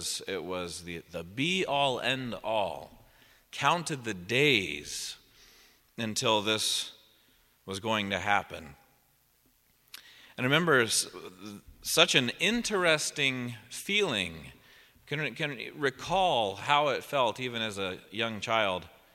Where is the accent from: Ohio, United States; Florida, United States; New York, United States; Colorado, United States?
Colorado, United States; And we grew up in Colorado, and grandparents lived in California.